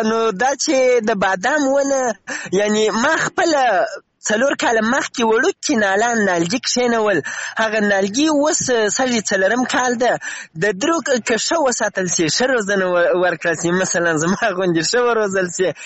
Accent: Afghanistan; now in Iran; له افغانستان لیرې مسافر یې، خو زه هم داسې په ایران کې مسافر یم، هیله د خپل وطن ته لاړ شو.

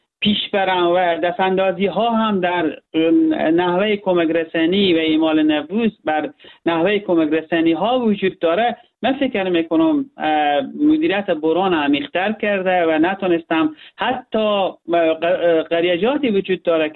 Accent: Herat, Afghanistan; به عنوان یک هراتی

